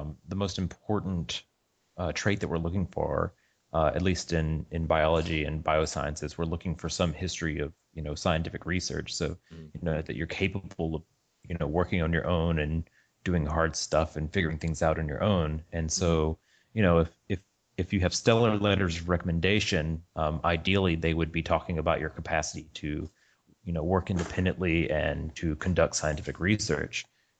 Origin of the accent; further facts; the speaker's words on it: Alabama, United States; I'm from Alabama and here I am in Iowa.